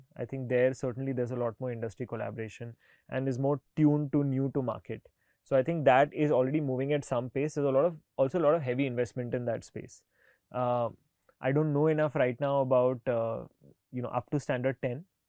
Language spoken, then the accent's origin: English; India; One is I'm building an Indian company. So I stand proudly Indian, I dress proudly Indian.